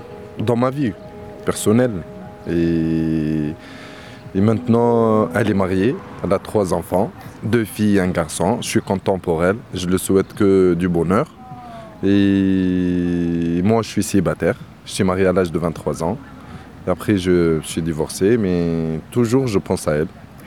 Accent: Tunisia; born there; Moi, je suis né en Tunisie.

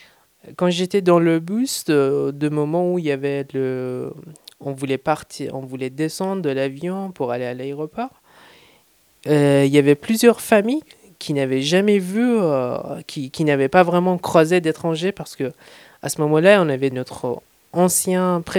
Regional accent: Iran; now in France; Quand je suis sorti d'Iran, je sentais que c'était un peu à la mode. Et quand je suis arrivé en France, je me trouvais avec une nouvelle culture

